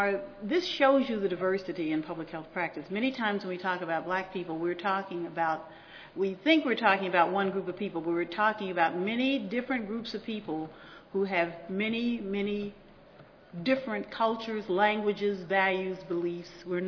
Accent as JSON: {"language": "English", "region": "Alaska", "country": "United States", "said": "and I'm from Alaska, out of about over 400 federally recognized tribes, about half of them live in Alaska."}